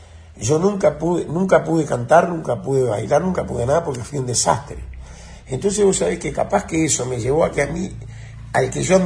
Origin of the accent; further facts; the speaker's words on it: Montevideo, Uruguay; yo me crié en Maroña, en Corral y Centenario